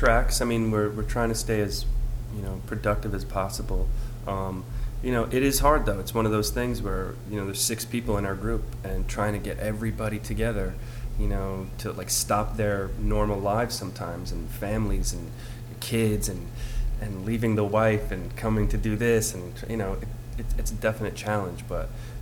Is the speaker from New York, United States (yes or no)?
yes; White Plains, New York, United States; also born or lived in Laguna Beach, United States; And I grew up in White Plains. I mean, I used to live in Laguna Beach for a while. My family moved from Brooklyn to Laguna.